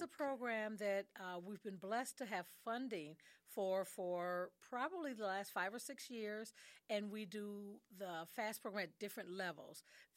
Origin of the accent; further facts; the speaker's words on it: Milwaukee, Wisconsin, United States; I am originally from Milwaukee.